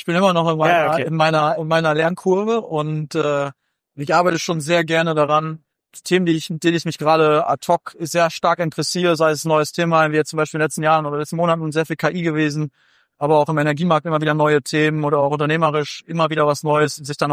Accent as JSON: {"language": "German", "town": "Lingen", "region": "Lower Saxony", "country": "Germany", "said": "ich komme ursprünglich aus Lingen im Emsland"}